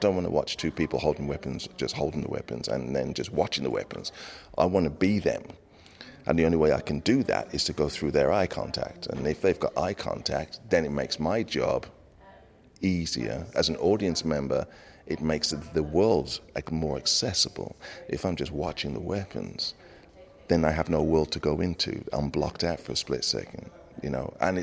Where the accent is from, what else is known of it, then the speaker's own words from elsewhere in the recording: Wolverhampton, West Midlands, United Kingdom; being in various choirs, being in various groups outside of school, Wolverhampton Youth Theatre, so born and bred in Wolverhampton.